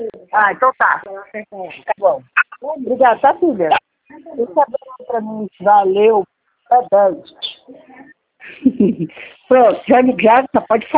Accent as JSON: {"language": "Portuguese", "region": "Rio de Janeiro", "country": "Brazil", "said": "Ah, eu sou da Ilha do Governador."}